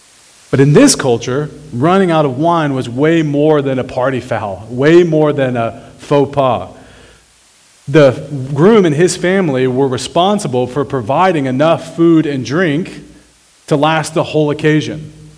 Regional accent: Arkansas, United States; Now, I grew up in Arkansas, and if I called my mom woman, she likely would have ignored me until I addressed her properly.

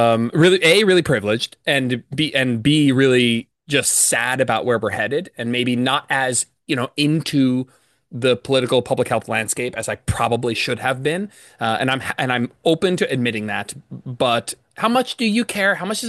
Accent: Canada; As a Canadian, how much like we have a public health shitstorm going on right now.

